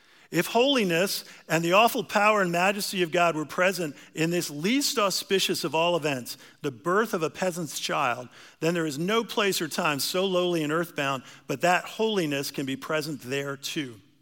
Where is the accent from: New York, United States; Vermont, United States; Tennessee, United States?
New York, United States; New York City; now in Alexandria, United States; So I grew up around New York City.